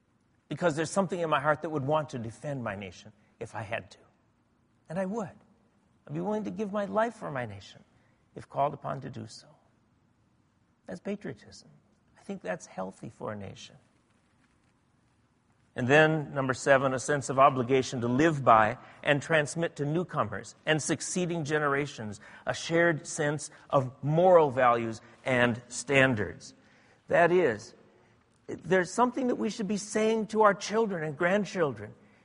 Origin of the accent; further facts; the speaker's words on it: United States; I'm proud of my country. I'm an American. I'm thankful for my country.